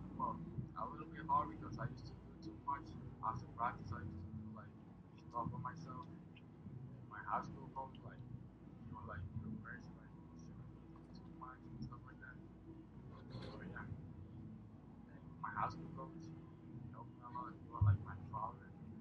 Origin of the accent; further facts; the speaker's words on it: Venezuela; also born or lived in New York; I was born in New York when I was 3 months old. I went to Venezuela and I was raised over there.